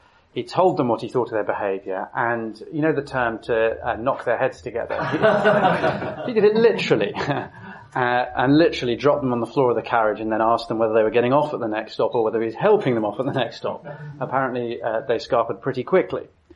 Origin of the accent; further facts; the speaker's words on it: Alberta, Canada; I grew up in Alberta. When you grow up in Canada, you have two options.